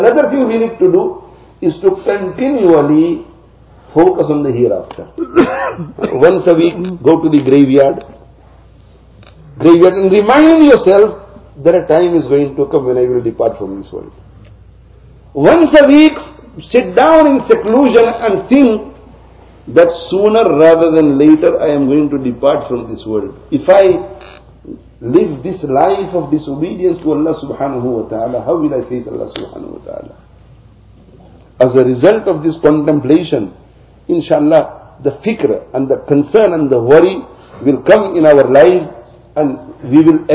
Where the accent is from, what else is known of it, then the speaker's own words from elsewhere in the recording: Leicester, East Midlands, United Kingdom; In Seattle, in my hometown, Leicester, UK, in the Haramain Sharifain